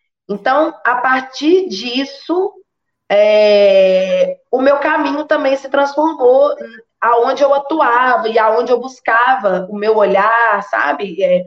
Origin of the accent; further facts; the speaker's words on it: Divinópolis, Minas Gerais, Brazil; sou de Divinópolis, Minas Gerais, tenho 33 anos